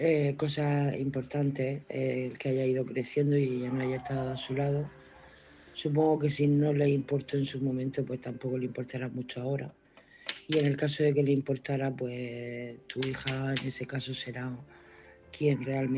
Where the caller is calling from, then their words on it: Murcia, Region of Murcia, Spain; de Murcia.